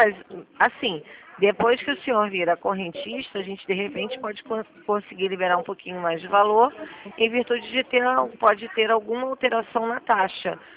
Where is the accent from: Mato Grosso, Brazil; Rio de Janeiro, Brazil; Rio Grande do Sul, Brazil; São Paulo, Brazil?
Rio de Janeiro, Brazil; Sou do centro do Rio.